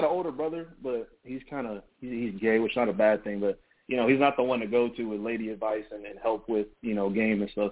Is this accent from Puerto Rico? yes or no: yes; Puerto Rico; Yo, I'm from Puerto Rico, big fan, bro. Just had a quick question for someone who's 18.